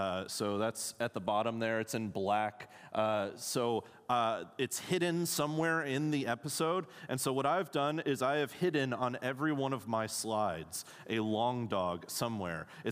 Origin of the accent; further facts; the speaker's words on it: Wheaton, Illinois, United States; I grew up in Wheaton, Illinois, a suburb of Chicago that is sometimes referred to as the Vatican of evangelicalism.